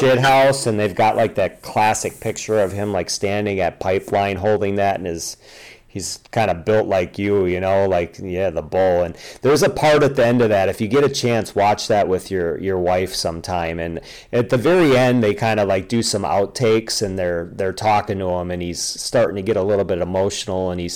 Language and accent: English; Milwaukee, Wisconsin, United States; the best is I can do being the amateur tool I am here from Milwaukee